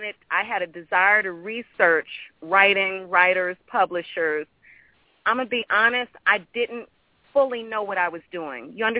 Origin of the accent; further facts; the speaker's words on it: St. Louis, Missouri, United States; The novel is set in St. Louis. I grew up in St. Louis.